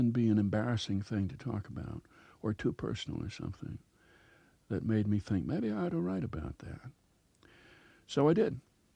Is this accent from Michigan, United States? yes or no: no; Minnesota, United States; Perhaps because I'm from Minnesota and grew up in a small town, this this Philadelphia sophisticate believes that I'm not capable of having had these feelings.